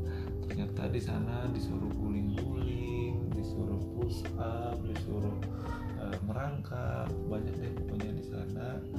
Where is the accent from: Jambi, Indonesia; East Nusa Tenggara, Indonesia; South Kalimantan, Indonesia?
South Kalimantan, Indonesia; Banjarmasin; Apalagi gua orang Banjarmasin yang notabene nya di sini cuacanya nggak sedingin di Bandung.